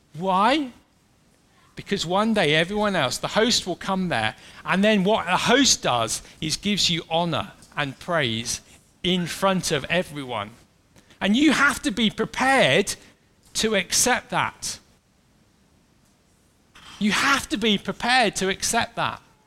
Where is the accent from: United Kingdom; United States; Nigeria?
United Kingdom; especially being British